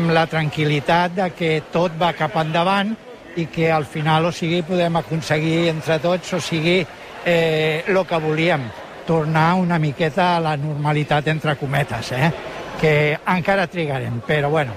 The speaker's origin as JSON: {"language": "Catalan", "town": "Barcelona", "region": "Catalonia", "country": "Spain", "tie": "born or raised there", "said": "he viscut en aquest espai durant 20 anys, els 20 anys de la meva infància, o sigui, vaig néixer aquí a Poble Sec, i això és com a casa meva per mi."}